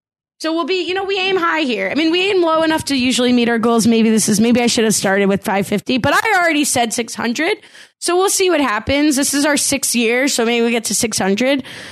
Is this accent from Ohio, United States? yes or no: no; New Jersey, United States; it's not just because I'm from Jersey, but I want the grenade.